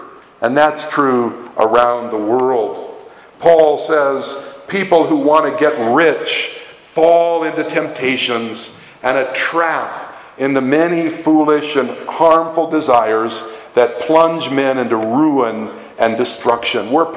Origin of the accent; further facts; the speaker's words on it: United States; I'm an American.